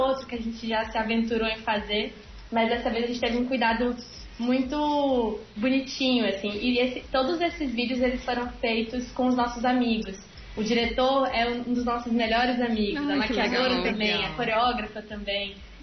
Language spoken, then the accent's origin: Portuguese; Araguaína, Tocantins, Brazil; a gente enche a boca para falar que somos de Araguaína, que somos Tocantins, e contar um pouco desse lugar sempre foi uma vontade, assim.